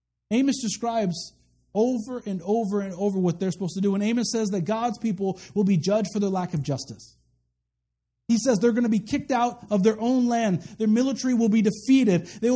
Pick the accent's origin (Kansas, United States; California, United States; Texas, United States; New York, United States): Kansas, United States; I come from Kansas. I know what it's like out there.